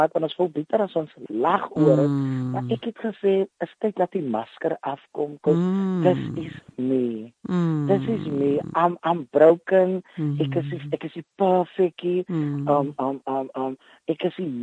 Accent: Jonkershoek, Western Cape, South Africa; ek is 'n kind van Jonkershoek, ek kom uit Bosbou uit … Wortels is diep gegrawe daar so.

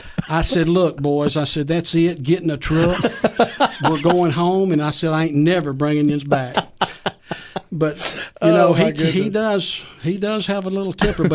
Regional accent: Cookeville, Tennessee, United States; Well, I was raised in Cookeville, but...

